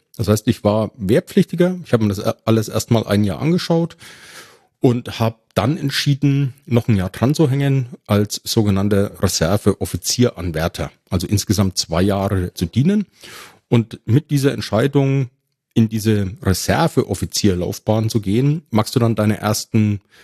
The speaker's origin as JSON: {"language": "German", "town": "Ebern", "region": "Bavaria", "country": "Germany", "tie": "born or raised there", "accent": "Franconian", "said": "in meiner Heimatgemeinde in Franken, man hört es ja auch an meinem rollenden R, in Ebern"}